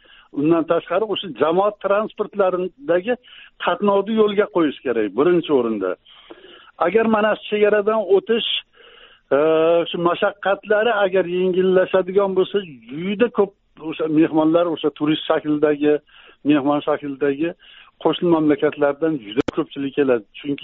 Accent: Chimyon, Fergana Region, Uzbekistan; man yoshligim o'tgan qishlog'im Chimyonda

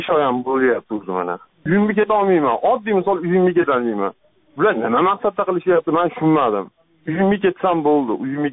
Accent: Margilan, Fergana Region, Uzbekistan; Marg'ilondanman.

